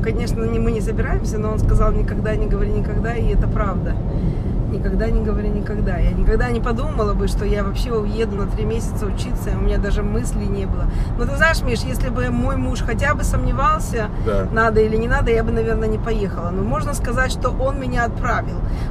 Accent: Rybinsk, Yaroslavl Oblast, Russia; Ну, я из Ярославской области, может, кого-нибудь себе и подыщу.

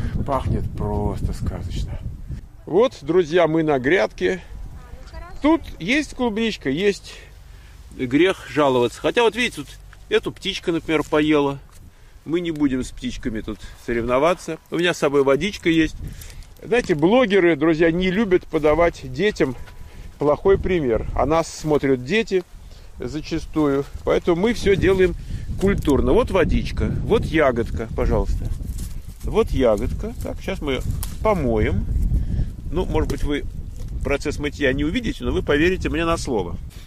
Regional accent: Moscow, Russia; Мы с тобой москвичи, правильно?

